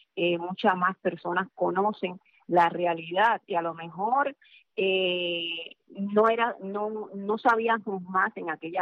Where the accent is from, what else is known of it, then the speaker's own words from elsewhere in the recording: Cuba; moved away; Yo me fui de Cuba en el 96